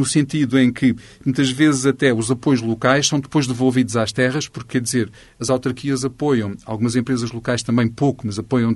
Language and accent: Portuguese; Alentejo, Portugal; porque não aceitamos, sendo alentejanos, ser portugueses de segunda ordem